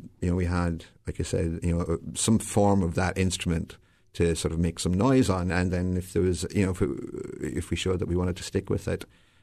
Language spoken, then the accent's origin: English; Ireland; growing up in Ireland